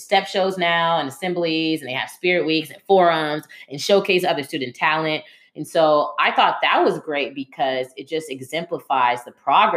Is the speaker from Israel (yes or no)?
no; East Palo Alto, California, United States; So we are actually from East Palo Alto, and Palo Alto is adjacent to East Palo Alto.